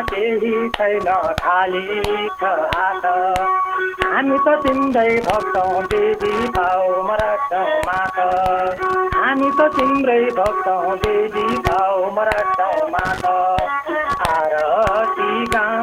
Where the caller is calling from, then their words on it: Kohalpur, Lumbini Province, Nepal; म त कोहलपुर बाँकेदेखि